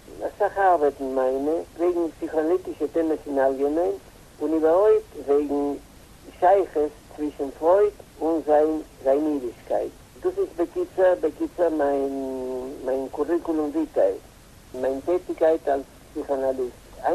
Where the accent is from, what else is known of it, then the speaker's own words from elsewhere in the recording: Buenos Aires, Argentina; born there; German is a second language; Ich bin geboren in Buenos Aires und ich bin alt, 77 Jahre.